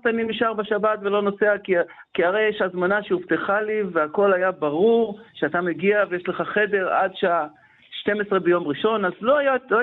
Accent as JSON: {"language": "Hebrew", "town": "Kiryat Shmona", "region": "Northern District", "country": "Israel", "tie": "born or raised there", "said": "אני בקירת שמונה משנת 1964, שנולדתי שם, אני שם."}